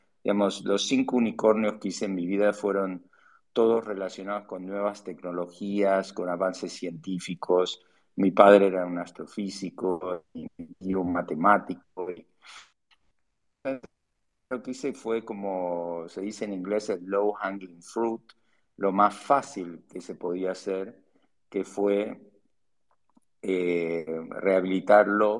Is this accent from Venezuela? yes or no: no; Argentina; now in Spain; en la época que crecí yo en Argentina, el asesinato era la moneda corriente.